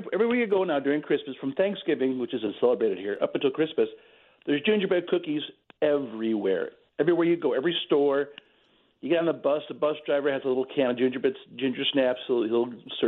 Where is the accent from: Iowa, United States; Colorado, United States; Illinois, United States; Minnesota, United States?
Illinois, United States; Elgin; Whenever I'm home visiting, I'll go because I'm from Elgin